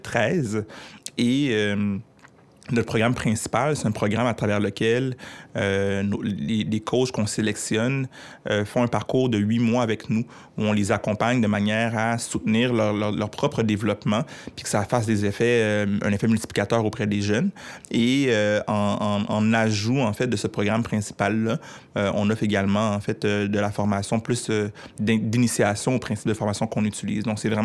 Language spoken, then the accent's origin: French; Montreal, Quebec, Canada; j'ai grandi dans le nord-est de Montréal, j'ai grandi à Anjou, qui n'est pas un environnement pauvre, c'est un environnement de classe moyenne, mais il y a des HLM, des habitations à loyer modique à Anjou